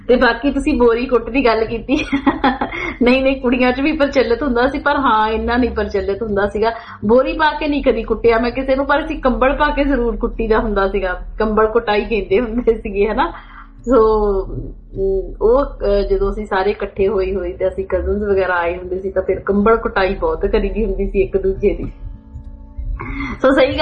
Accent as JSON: {"language": "Punjabi", "region": "Punjab", "country": "India", "tie": "born or raised there", "said": "ਮੈਂ ਪੰਜਾਬ 'ਚ ਹੀ ਰਹੀ ਹਾਂ ਔਰ ਪੰਜਾਬ ਦੇ ਉਹਨਾਂ ਪਿੰਡਾਂ 'ਚ ਹੀ ਪੜ੍ਹੀ ਹਾਂ"}